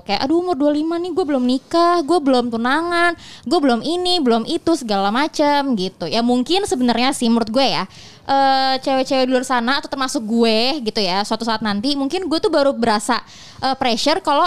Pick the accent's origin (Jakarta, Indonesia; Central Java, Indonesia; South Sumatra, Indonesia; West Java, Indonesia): Jakarta, Indonesia; Menurut gue ya, ini kan gue orang Jakarta nih.